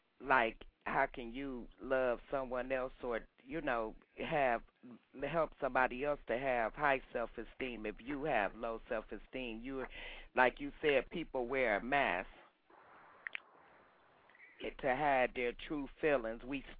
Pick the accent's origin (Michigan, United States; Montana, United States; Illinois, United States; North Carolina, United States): Michigan, United States; Detroit; I'm from Detroit.